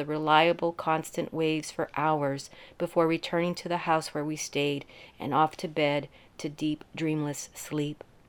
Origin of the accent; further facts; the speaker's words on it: Laredo, Texas, United States; Growing up in Laredo on the U.S.-Mexico border, my family vacations to the Texas coastal bend were excursions to the edge of a vast gulf and expansive ocean